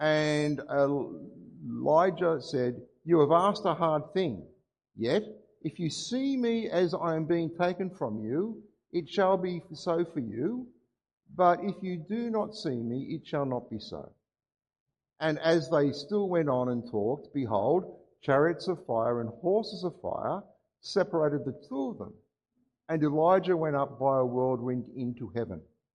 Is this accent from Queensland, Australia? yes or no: no; New South Wales, Australia; because I'm a Mexican, I'm from New South Wales